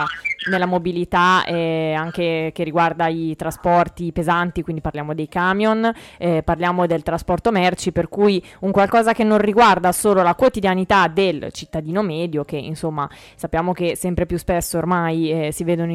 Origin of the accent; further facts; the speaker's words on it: Bellagio, Lombardy, Italy; Io sono di Bellagio e quando passa il rally c'erano le persone appostate sulle varie curve, sui vari tornanti